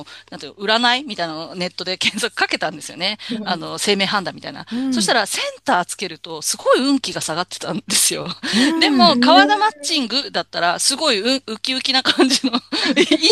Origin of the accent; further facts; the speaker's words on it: Toyokawa, Aichi, Japan; これが地元愛知県の私、豊川市っていうところの出身なんですけど